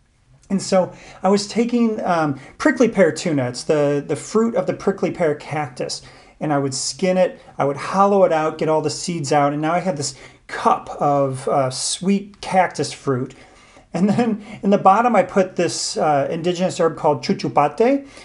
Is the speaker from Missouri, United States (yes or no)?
yes; St. Louis, Missouri, United States; And it's kind of interesting because my family comes from St. Genevieve, Missouri. I'm born and raised in St. Louis